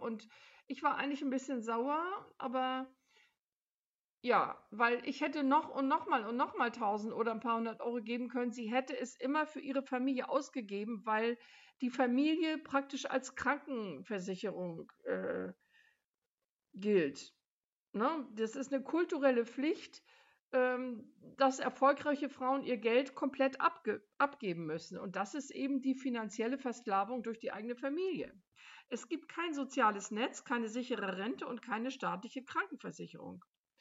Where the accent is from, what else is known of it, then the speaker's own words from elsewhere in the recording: Germany; aber egal, wir sind ja auch Deutsche und die haben auch eine andere Einstellung.